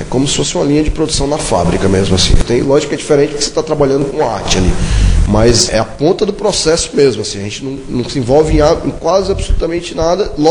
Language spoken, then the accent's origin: Portuguese; Ceará, Brazil; now in São Paulo, Brazil; Sou cearense, estou em São Paulo há 18 anos.